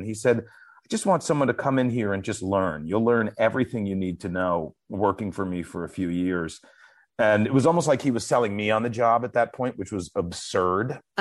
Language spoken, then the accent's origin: English; New York City, New York, United States; I was sort of like a wayward youth in New York City. I was from New York, but I was working in a restaurant